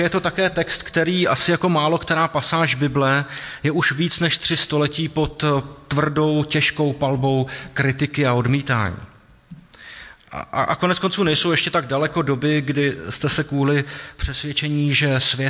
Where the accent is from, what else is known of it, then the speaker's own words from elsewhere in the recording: Prague, Czechia; někteří dokonce se, jako já, narodili v Praze a celý život prožili v Praze.